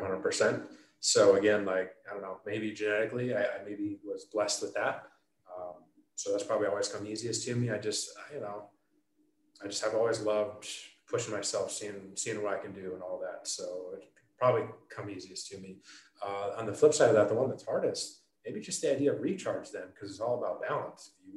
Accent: Michigan, United States; I grew up, born and raised in Michigan, went to school in Michigan

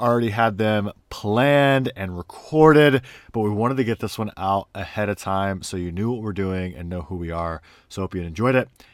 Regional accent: Georgia, United States; also born or lived in North Carolina / Virginia / San Diego; I grew up in Georgia, spent some time in the Marine Corps, through North Carolina and Virginia, and then a year in San Diego.

